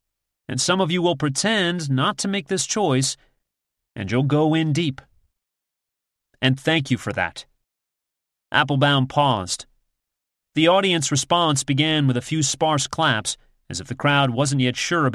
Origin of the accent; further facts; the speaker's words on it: United States; And just in case you were wondering, I'm an American, born and raised, who's unhappy.